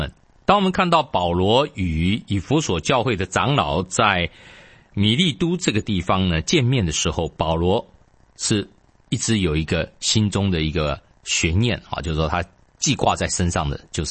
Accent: China; 特别我们中国人非常不喜欢听到说我是一个有罪的人

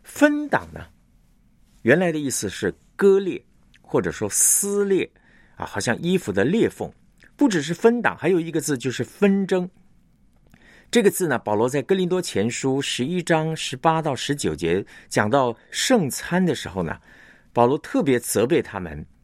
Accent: China; 我们中国人呢，在武侠的这个世界里面呢，我们常常啊强调这个各大门派哈

